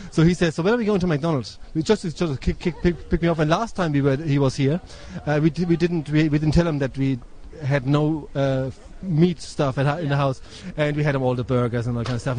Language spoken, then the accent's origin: English; Germany; English is a second language; moved away as an adult; now in Ireland; I'm from Germany. I've been living here for 9 years, you know, so I don't know what that makes me. I always feel like I'm half Irish or something, you know, because when I go to Germany, I find it very difficult to relate to them in a way